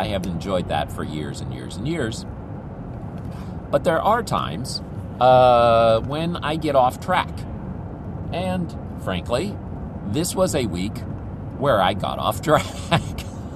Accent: Philippines; I'll blame it on growing up in the Philippines, but I just don't like anything that cold.

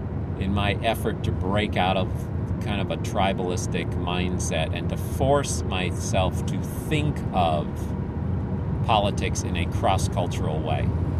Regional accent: Philippines; So, growing up in the Philippines, I had a chance to watch this close up.

